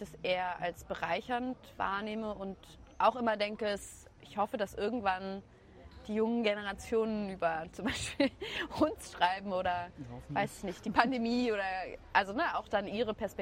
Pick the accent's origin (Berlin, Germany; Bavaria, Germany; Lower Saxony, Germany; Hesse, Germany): Berlin, Germany; Und ich bin ja in Berlin groß geworden